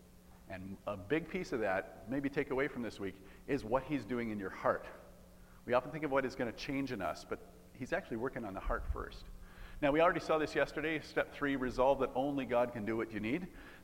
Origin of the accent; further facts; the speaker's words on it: Sudbury, Ontario, Canada; growing up in Sudbury, we used to do a lot of cross-country skiing in the winter.